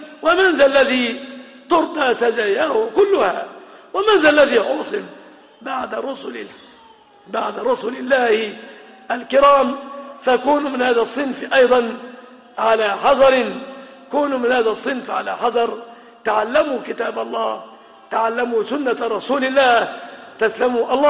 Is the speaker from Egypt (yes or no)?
yes; Egypt; اللهم احفظ بلادنا مصر وسائر بلاد المسلمين آمنة مطمئنة.